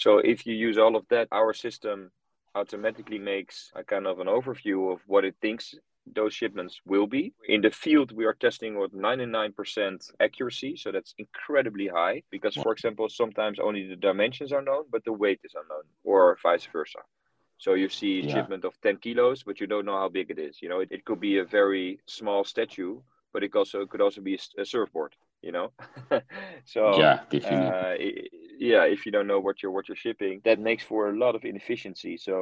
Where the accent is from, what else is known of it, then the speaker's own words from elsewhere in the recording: Netherlands; I'm from the Netherlands myself.